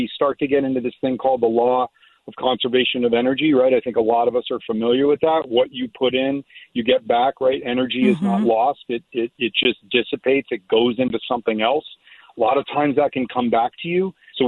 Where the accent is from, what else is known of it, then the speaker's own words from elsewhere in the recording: Connecticut, United States; We obviously grew up in Fairfield County, as you mentioned. I'm from Connecticut